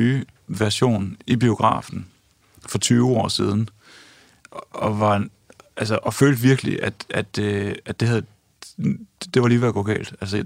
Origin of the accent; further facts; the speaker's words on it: Aarhus, Central Denmark Region, Denmark; jeg kan huske, at jeg som dreng i Aarhus tilbage i 80'erne bevægede mig ind i sådan en biograflobby